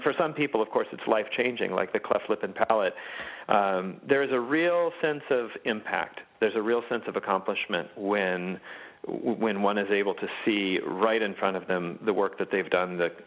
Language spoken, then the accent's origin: English; Phoenix, Arizona, United States; maybe it was because I grew up in Phoenix with all the bright sunny days